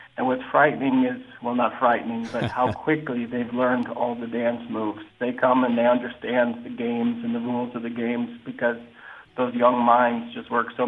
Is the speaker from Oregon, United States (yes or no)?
yes; Portland, Oregon, United States; moved away as an adult; also born or lived in New York; I grew up in Portland, Oregon, then I went to university, and then I danced and choreographed in New York for about 10 years before I jumped across the pond.